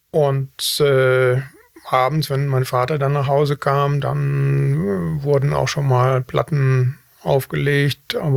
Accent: Wanne-Eickel, North Rhine-Westphalia, Germany; born there; Ich bin mitten im Ruhrgebiet geboren, Wanne-Eickel. Also mehr Ruhrgebiet geht nicht.

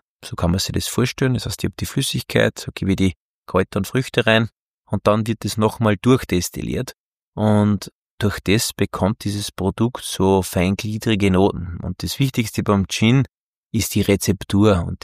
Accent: Alberndorf, Upper Austria, Austria; Bin geboren und aufgewachsen in Alberndorf und ist eine sehr traditionelle Gegend, würde ich zum Beispiel behaupten, und wo die Tradition und das Handwerk einfach nur groß geschrieben wird

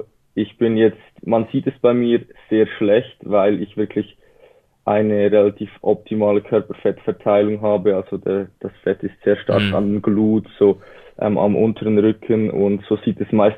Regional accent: Switzerland; Wie man vielleicht unschlecht hört, bin ich aus der Schweiz. Ich bin 20 Jahre alt

